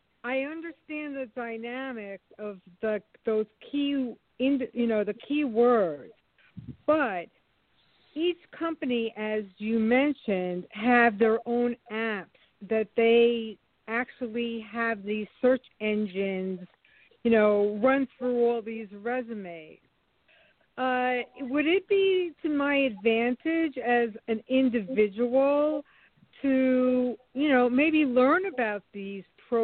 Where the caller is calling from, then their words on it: Massapequa, New York, United States; I am calling from Massapequa, New York.